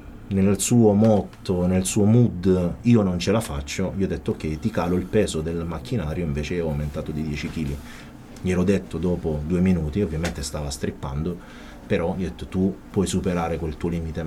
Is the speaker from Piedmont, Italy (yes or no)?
yes; Turin, Piedmont, Italy; born there; Però sono nato a Torino, quindi fondamentalmente il terrone per me è lui.